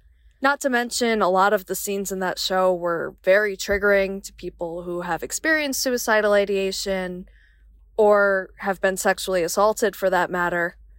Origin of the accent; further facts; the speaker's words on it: New Haven, Connecticut, United States; I'm from New Haven, Connecticut.